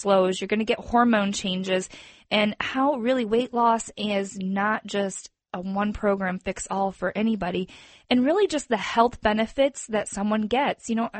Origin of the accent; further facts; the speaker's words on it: Michigan, United States; I grew up in Michigan. Everything closes at 6 o'clock and you go home